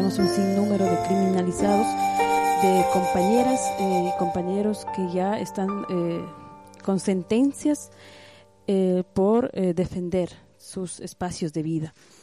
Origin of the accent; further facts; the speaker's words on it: Loja, Ecuador; soy de Ecuador, de un pueblo indígena, quichua, pueblo Saraguro, al sur de Ecuador.